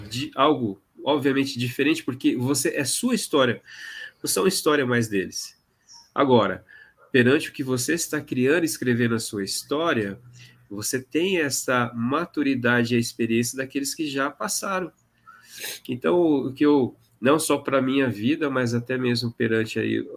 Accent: Londrina, Paraná, Brazil; Bom, eu sou aqui de Londrina

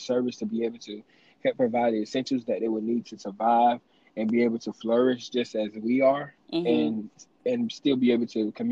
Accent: Lander, South Carolina, United States; I'm from Lander, South Carolina, a 2012 graduate of Lander High School and a 2017 graduate of Morris College.

